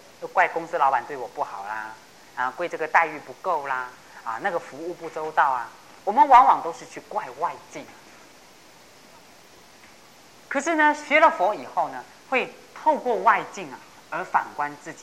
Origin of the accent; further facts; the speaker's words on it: China; 我们中国人也沾上一个这个叫做三角，不是角啊，对，三寸金莲。